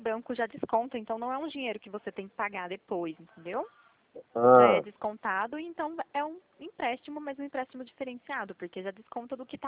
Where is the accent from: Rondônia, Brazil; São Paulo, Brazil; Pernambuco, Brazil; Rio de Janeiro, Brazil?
São Paulo, Brazil; Limeira; Eu sou de Limeira.